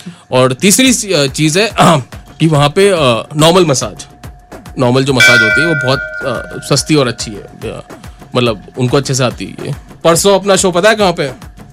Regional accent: Jamnagar, Gujarat, India; मैं जामनगर में पला बड़ा हूँ.

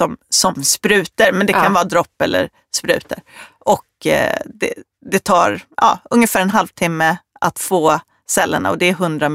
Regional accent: Sweden; Eftersom jag är svensk och lite lagom så tävlar jag bara mot mig själv.

